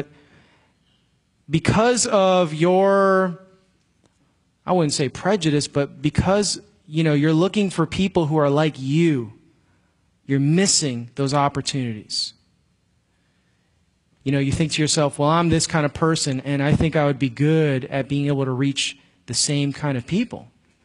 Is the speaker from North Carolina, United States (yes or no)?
no; Chicago, Illinois, United States; I was, you know, from an urban background. I grew up in Chicago and, you know, I was kind of hood or whatever.